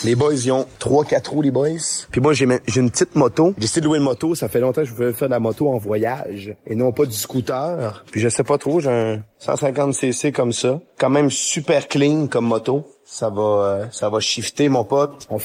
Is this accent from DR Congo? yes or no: no; France; Je suis français.